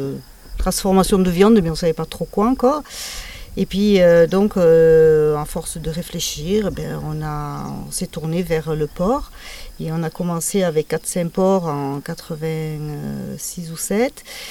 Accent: Occitanie, France; born there; Alors, je suis cossenarde. Donc, je suis née sur le Cosse Noir et donc j'habite sur le Cosse Méjean depuis pas loin de 40 ans.

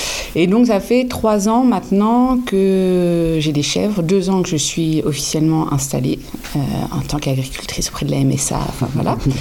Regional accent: Normandy, France

